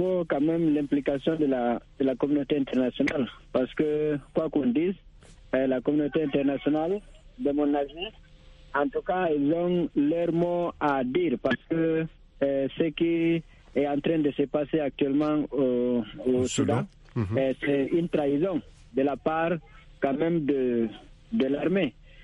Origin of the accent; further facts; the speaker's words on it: Guinea; en tant que Guinéen que je me suis